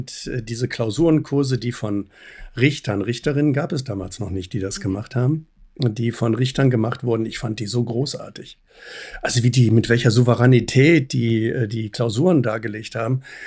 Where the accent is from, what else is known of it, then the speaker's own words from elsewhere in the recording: Bochum, North Rhine-Westphalia, Germany; Ich war auch der Erste in meiner Familie mit Abitur, der Erste, der studiert hat. Mhm. Und ich komme aus Bochum und klar, in Bochum gibt es eine große Universität. Also habe ich in Bochum angefangen, Jura zu studieren.